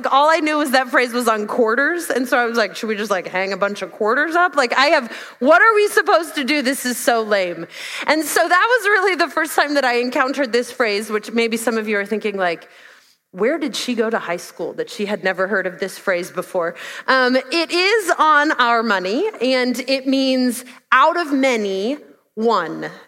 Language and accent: English; Pennsylvania, United States; I grew up in Pennsylvania.